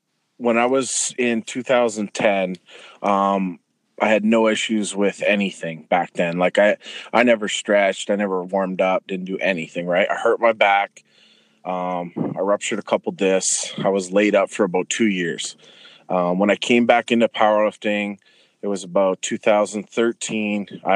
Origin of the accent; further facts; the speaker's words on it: Windsor, Ontario, Canada; I'm from Canada, Windsor, Ontario. If you're from the States, it's right across from Detroit, right when you get off the Ambassador Bridge.